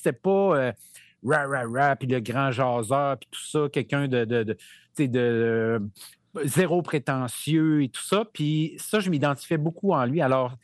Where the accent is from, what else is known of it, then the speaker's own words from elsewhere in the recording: Saguenay, Quebec, Canada; trois gars de ma place, de ma région, je suis natif du Saguenay.